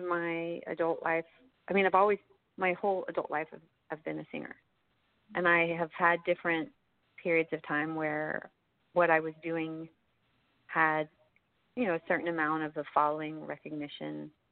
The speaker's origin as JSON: {"language": "English", "town": "Houston", "region": "Texas", "country": "United States", "tie": "born or raised there", "lives_now": "Austin, United States", "said": "Because, you know, I grew up in Houston, and I love being in the Austin music community."}